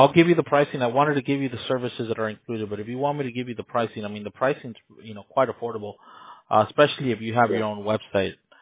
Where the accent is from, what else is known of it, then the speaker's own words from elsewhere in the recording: Los Angeles, California, United States; I'm born here in the States. I'm born and raised in Los Angeles, but my parents are Mexican.